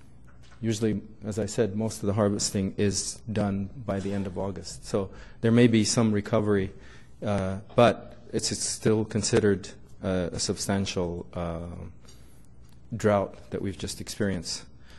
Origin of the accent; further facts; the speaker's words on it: Ethiopia; I'm originally from Ethiopia.